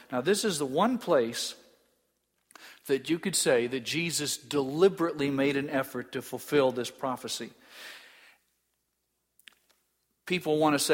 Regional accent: Indianapolis, Indiana, United States; born there; I was born in Methodist Hospital in Indianapolis.

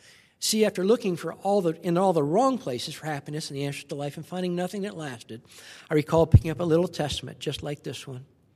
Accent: Cleveland, Ohio, United States; born there; You see, I was born in Cleveland, Ohio. I was number 2 of 5 children. It was a good home.

